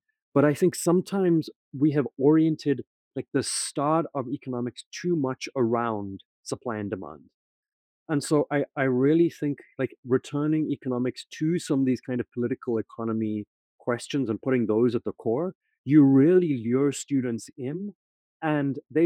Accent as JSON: {"language": "English", "country": "South Africa", "said": "So I'm from South Africa originally myself."}